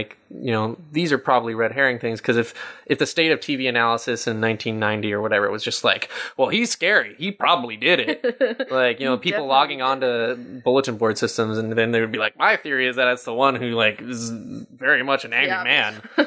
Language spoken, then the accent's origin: English; West Coast, United States; Maybe that's just because I'm from the West Coast.